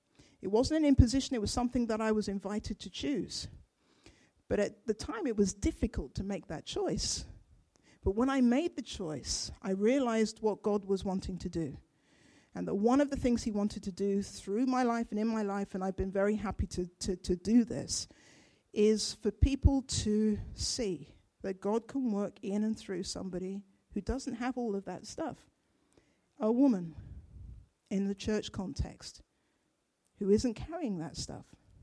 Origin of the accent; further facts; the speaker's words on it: Ghana; born there; I was born in Ghana in West Africa.